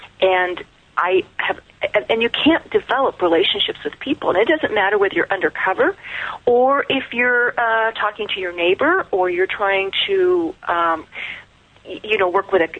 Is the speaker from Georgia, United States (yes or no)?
no; Wyoming, United States; I wanted to leave my home state of Wyoming